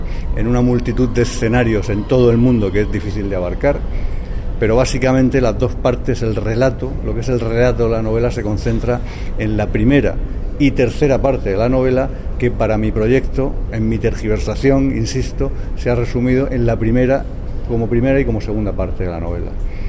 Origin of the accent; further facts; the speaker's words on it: Cartagena, Region of Murcia, Spain; Yo soy cartagenero, pero también soy murciano. De hecho, nací en Murcia, pero da igual. Me considero de los dos sitios, sin distinción.